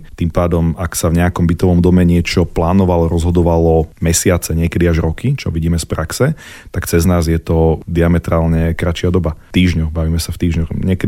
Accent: Žilina Region, Slovakia; now in Bratislava, Slovakia; Žijem v Bratislave, ale áno, pôvodom Lipták.

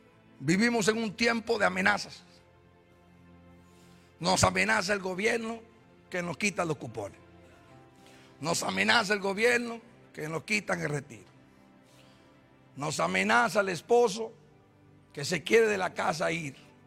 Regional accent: Villalba, Puerto Rico; Aprovecho esta oportunidad y saludo a mi pueblo de Villalba que nos está viendo

